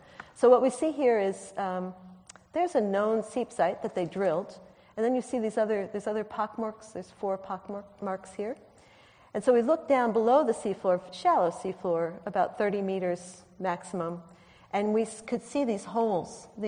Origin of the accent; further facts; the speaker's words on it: United States; You can tell I'm American, right?